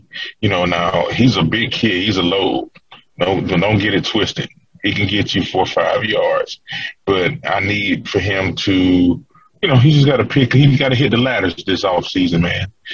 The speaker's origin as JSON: {"language": "English", "town": "Macon", "region": "Georgia", "country": "United States", "said": "See, like, I'm from Macon, Georgia, but oddly enough, when I got into football, the Buffalo Bills were really good."}